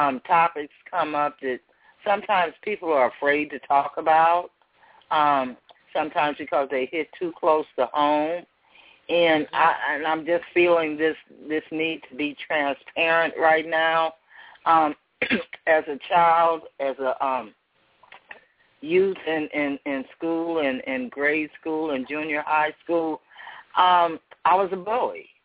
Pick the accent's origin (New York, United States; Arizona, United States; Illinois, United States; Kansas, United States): Illinois, United States; Chicago; I grew up in Chicago. They didn't play. Okay, and this was in the 60s, early mid-60s when I was in elementary school.